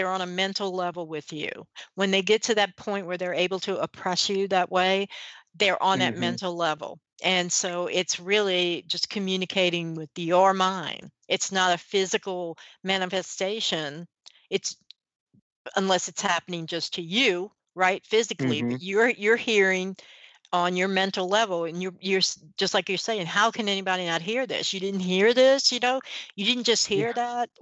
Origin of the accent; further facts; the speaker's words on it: New Orleans, Louisiana, United States; Yeah, I'm in New Orleans. I know, I'm from New Orleans